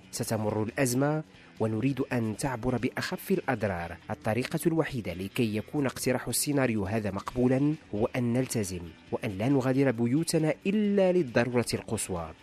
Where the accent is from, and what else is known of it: Morocco